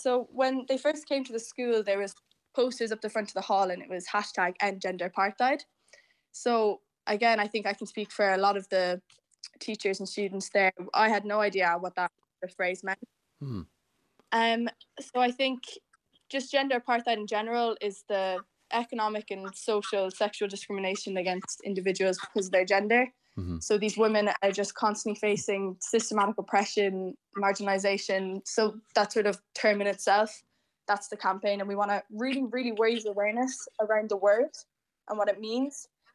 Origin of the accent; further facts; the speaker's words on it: Cork, Munster, Ireland; seeing as we're from Cork, it should be a colour that most people have in their wardrobes.